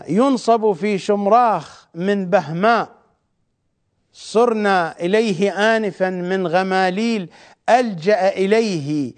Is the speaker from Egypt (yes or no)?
no; Iraq; accent: Iraqi; بالضبط نحن في لهجتنا العراقية نقول سربوت